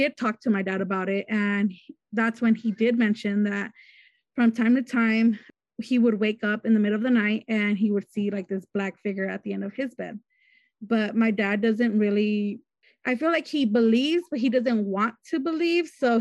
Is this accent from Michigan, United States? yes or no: no; Wilmington, California, United States; I'm from Wilmington, California.